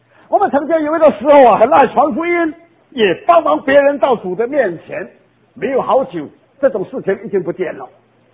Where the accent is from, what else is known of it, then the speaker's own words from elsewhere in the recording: China; 我不是说我身为中国人讲孝亲